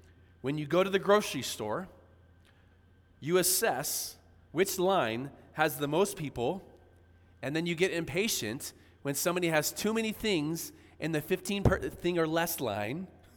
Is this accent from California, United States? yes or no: yes; San Diego, California, United States; We're from San Diego.